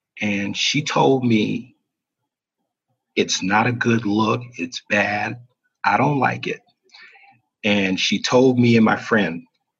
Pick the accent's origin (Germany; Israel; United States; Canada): United States; South Carolina; also born or lived in Hempstead, New York; I was born August 12, 1970, Hempstead, New York. And I was back and forth between New York and South Carolina, where I would say the bulk of my formative years was in South Carolina.